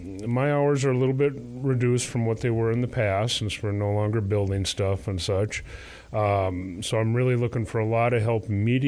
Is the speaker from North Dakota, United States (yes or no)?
yes; Fargo, North Dakota, United States; I actually was born and raised in Fargo, and I attended NDSU and got my bachelor's degree in production horticulture from NDSU.